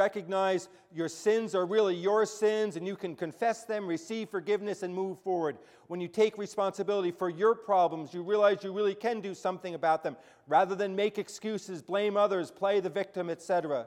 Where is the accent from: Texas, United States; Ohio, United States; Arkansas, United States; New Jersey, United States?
New Jersey, United States; I'm from New Jersey, so I listen